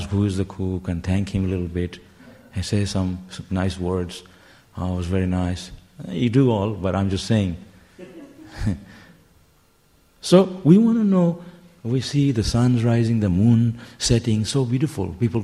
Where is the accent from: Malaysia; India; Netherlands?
India; We come from India, the ocean, we don't want to take a bath there because there's some stuff